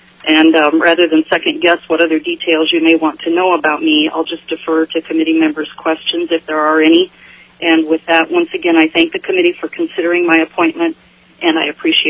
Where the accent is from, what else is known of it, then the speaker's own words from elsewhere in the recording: Fairbanks, Alaska, United States; I'm a lifelong Alaskan. I grew up in Fairbanks in a hunting and fishing family